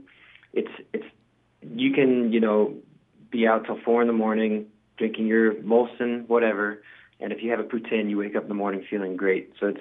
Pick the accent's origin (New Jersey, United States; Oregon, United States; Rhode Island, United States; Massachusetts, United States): Rhode Island, United States; moved away as an adult; now in Canada; I'm originally from the U.S. I'm from Rhode Island. And I moved to Canada 10 years ago